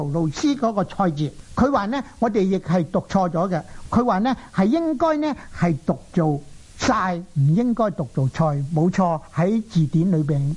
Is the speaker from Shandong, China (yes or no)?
no; Guangdong, China; 但是我们广东人将这个字读惯了就做招